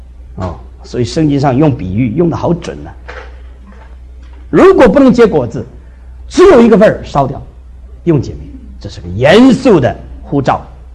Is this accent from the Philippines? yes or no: yes; Philippines; 我从菲律宾来，我不怕你们见怪